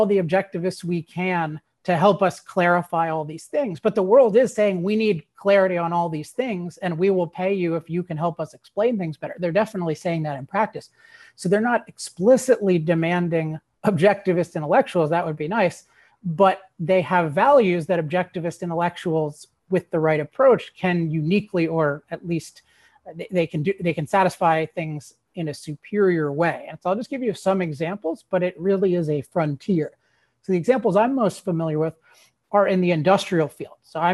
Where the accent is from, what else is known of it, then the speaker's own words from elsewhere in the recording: Maryland, United States; I lived in Maryland, or I grew up in Maryland, and you know, I just listened to those things all the time.